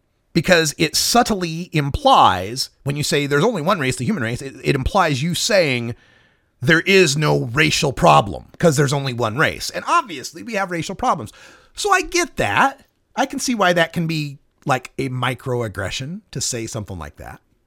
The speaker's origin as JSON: {"language": "English", "region": "Idaho", "country": "United States", "said": "But I'm from Idaho, right?"}